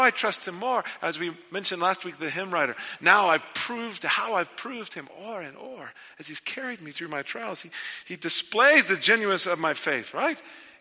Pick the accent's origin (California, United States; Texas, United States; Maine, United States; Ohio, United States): Texas, United States; Chuck Stamey was a man that the Kirbys knew as well in the church where I grew up in Texas.